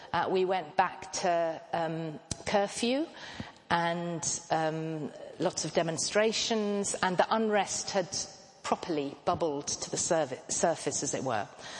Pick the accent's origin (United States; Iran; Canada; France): Iran; Isfahan; born there; English is a second language; I was born in the middle of the 60s, 1966, in the very beautiful city of Isfahan, which is quite central in the country.